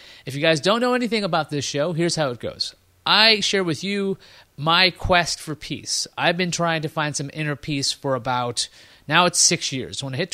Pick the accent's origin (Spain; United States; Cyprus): United States; Queens, New York; but thankfully growing up in Queens, there's a lot of minorities.